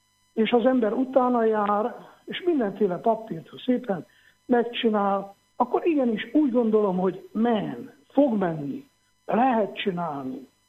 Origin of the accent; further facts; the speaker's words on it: Transylvania, Romania; De odahaza Erdélyben, hát hogy mondjam, sírva hívnak, kérnek, hogy oldjuk meg a problémákat, segítsünk, van hely, van lehetőség.